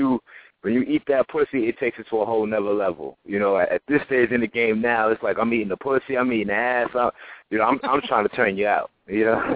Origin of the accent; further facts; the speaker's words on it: The Bronx, New York, United States; where I'm from the Bronx. I'm from the Bronx, New York. You know, shout out to Uptown. And, you know, I grew up with a lot of West Indian brothers.